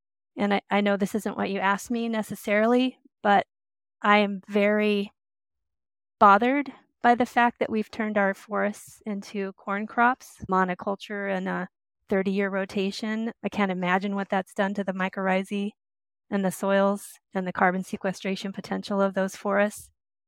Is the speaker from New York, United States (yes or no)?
no; Cottage Grove, Oregon, United States; I grew up in Cottage Grove, Oregon during the timber wars and came from a family of loggers.